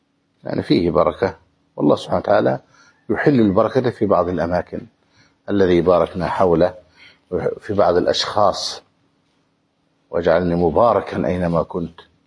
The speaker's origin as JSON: {"language": "Arabic", "country": "Egypt"}